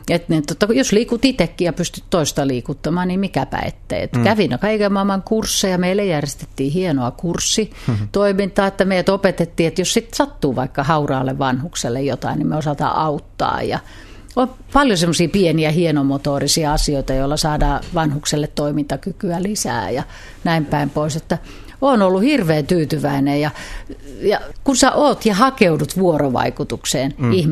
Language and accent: Finnish; Kauniainen, Uusimaa, Finland; mä tuun siis Kauniaisista, se on mun kotipaikkani täällä